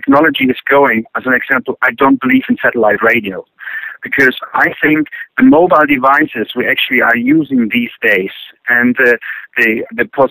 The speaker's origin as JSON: {"language": "English", "country": "Germany", "tie": "born or raised there", "second_language": "English", "said": "I grew up in East Germany, you know, behind the wall"}